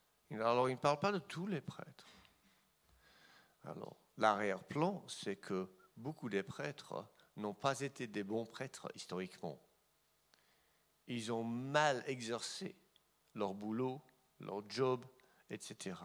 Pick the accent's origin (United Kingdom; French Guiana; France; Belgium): United Kingdom; England; French is a second language; On n'est pas nous sommes anglais, ok.